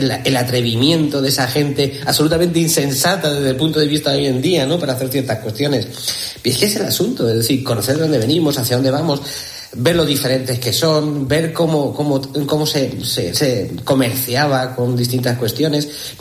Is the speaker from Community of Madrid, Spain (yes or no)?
yes; Madrid, Community of Madrid, Spain; me crié en Madrid toda mi adolescencia, hasta la primera juventud en Madrid